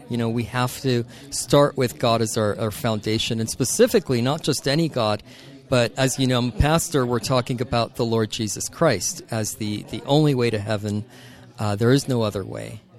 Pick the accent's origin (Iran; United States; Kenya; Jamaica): Iran; Iran. So I'm not white, that's for sure.